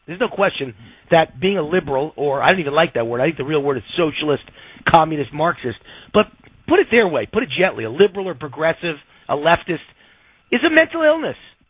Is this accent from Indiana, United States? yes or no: no; Las Vegas, Nevada, United States; Some other things in the news here in my hometown of Las Vegas that you might find interesting.